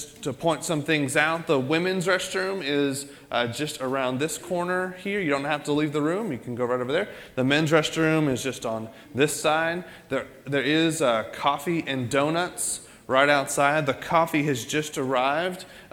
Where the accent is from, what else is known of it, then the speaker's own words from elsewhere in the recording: Broken Arrow, Oklahoma, United States; So I grew up in Broken Arrow, Oklahoma, and we have a huge soccer complex on the outside of town.